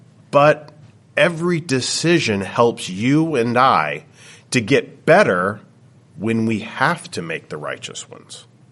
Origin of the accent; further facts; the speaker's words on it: Canada; Growing up in Canada, there's a couple of things that you do as a Canadian